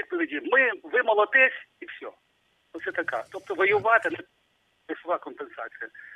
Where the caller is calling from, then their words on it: Brovary, Kyiv Oblast, Ukraine; Бровари, Київська область.